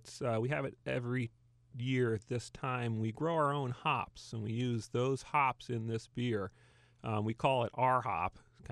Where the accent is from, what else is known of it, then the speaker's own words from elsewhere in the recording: Massachusetts, United States; I'm from Massachusetts, so I go